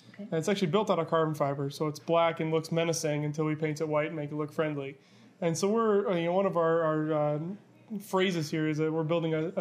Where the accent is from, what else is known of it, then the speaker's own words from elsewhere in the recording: Portage, Michigan, United States; I am from Portage. Yeah. I went to Portage Central High School. And so I graduated here in 2006.